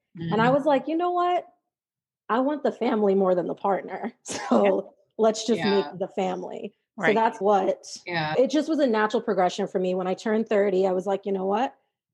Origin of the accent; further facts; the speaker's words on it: New York, United States; I am from New York.